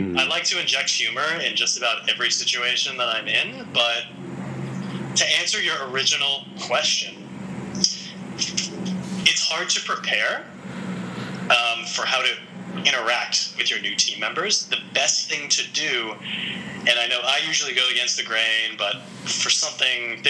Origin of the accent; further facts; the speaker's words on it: Queens, New York, United States; Bayside, Queens.